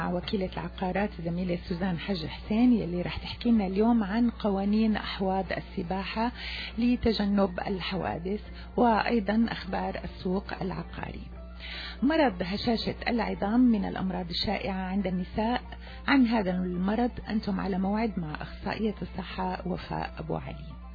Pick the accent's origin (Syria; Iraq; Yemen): Syria; نحن أبناء سوريا، راسنا مرفوع دائما ببعضنا البعض، وكلنا منحبك يا سوريا.